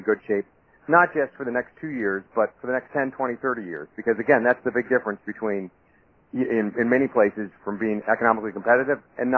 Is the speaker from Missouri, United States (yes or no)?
no; Washington, District of Columbia, United States; I'm from Washington, D.C., but my family lives down in Florida.